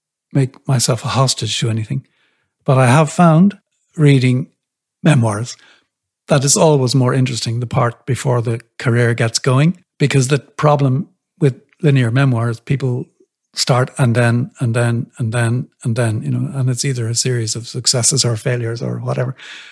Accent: Munster, Ireland; born there; I was born in Kerry in the south of Ireland, and I sort of must have thought that my family's natural habitat was back in that place.

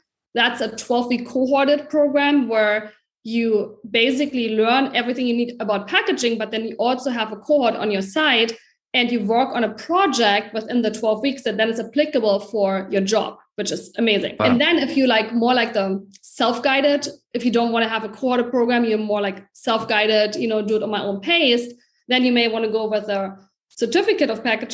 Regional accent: Germany; English is a second language; now in United States; as you may can hear my accent, I was born and raised in Germany. That's also where I studied packaging engineering in Berlin. And then I came to Clemson to do my master's degree also in packaging science.

